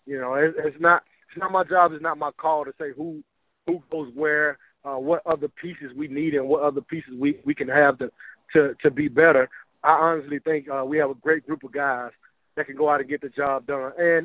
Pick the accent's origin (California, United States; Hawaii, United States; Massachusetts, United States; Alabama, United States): Alabama, United States; Mobile; You know, I grew up in Mobile, Alabama, and the Cowboys was a favorite team.